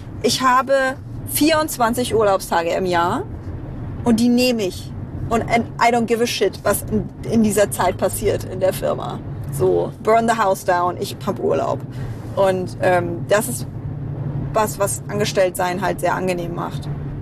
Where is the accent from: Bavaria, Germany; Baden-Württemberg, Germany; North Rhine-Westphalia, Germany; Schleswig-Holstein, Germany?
Bavaria, Germany; now in Berlin, Germany; Ich komme ursprünglich aus einer sehr, sehr, sehr kleinen Stadt in Unterfranken namens Hammelburg.